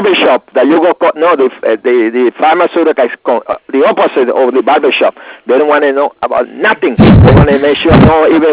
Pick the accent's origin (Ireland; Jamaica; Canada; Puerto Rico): Puerto Rico; moved away; I started working in 1952 when I came in from Puerto Rico.